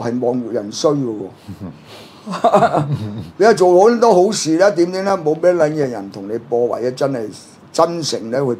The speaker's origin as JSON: {"language": "Cantonese", "country": "China", "said": "我哋中國人難進步咧，就睇嗰個足球就知㗎"}